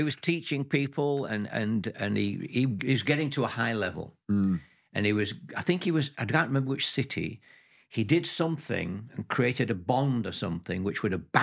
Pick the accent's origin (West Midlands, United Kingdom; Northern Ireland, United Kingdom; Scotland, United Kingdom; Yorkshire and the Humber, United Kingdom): Yorkshire and the Humber, United Kingdom; because I was born and bred in Yorkshire. I was a real Yorkshireman, loved the countryside and so on.